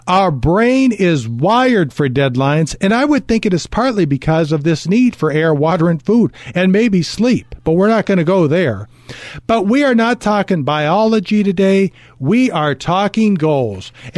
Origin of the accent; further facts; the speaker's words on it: Cincinnati, Ohio, United States; he was a player I grew up watching in Cincinnati, the city where I was born.